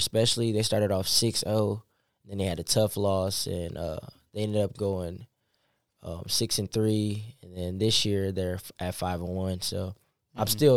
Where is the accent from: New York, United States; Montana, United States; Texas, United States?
Texas, United States; Houston; I'm from Houston, Texas, but as everybody knows, Houston's fourth largest city. So I lived in Cypress, a suburb in Houston.